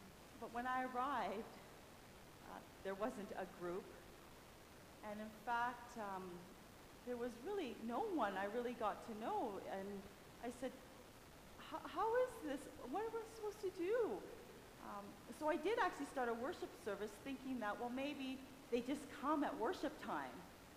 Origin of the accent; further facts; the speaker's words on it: Calgary, Alberta, Canada; came from Edmonton to Calgary, but Calgary is my hometown where I grew up.